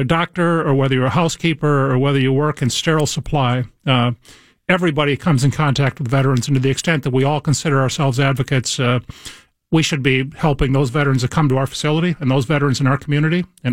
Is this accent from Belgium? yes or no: no; Mankato, Minnesota, United States; I come from a Catholic family. I'm from Mankato, Minnesota.